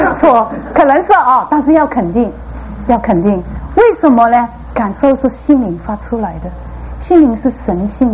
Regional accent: Guangdong, China; 我们广东人说放回某斗

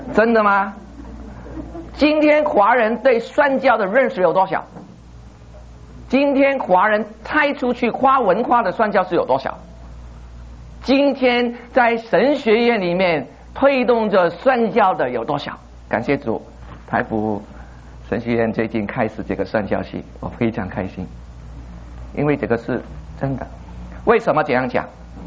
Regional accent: Hong Kong; moved away as an adult; now in United States; 我在1987年过来美国，我从香港过来赴了念 MA 的时候

